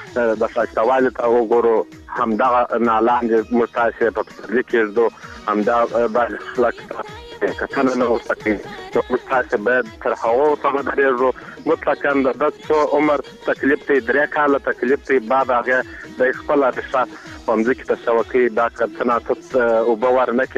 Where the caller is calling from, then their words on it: Arghandab, Kandahar, Afghanistan; د کندهار ولایت درغنداب ولسوالۍ څخه مې